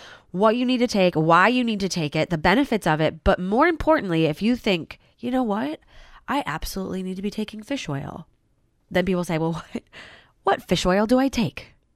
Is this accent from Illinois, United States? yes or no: yes; Chicago, Illinois, United States; now in Greenwood, United States; So I'm not a Greenwood native. I'm a transplant. I'm from Chicago originally.